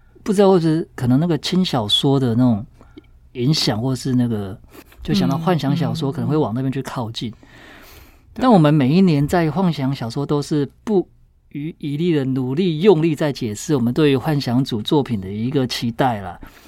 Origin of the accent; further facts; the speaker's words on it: Taichung, Taiwan; 我也是台中人